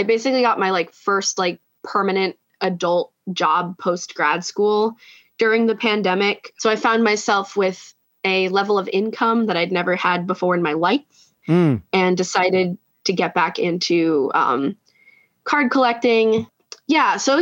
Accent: Philadelphia, Pennsylvania, United States

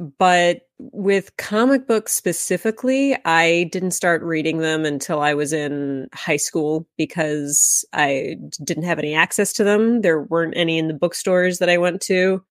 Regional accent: Midwest, United States; also born or lived in Iowa; now in Chicago, United States; So I was born in Iowa, but my family moved around a lot. We were never anywhere for very long. So I say I'm from the Midwest. I live in Chicago right now.

